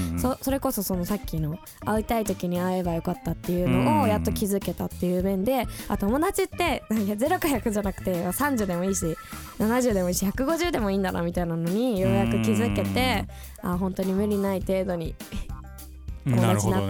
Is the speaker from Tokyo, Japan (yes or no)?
no; Fukuoka, Japan; 福岡出身なんで、はい、地元に帰った時に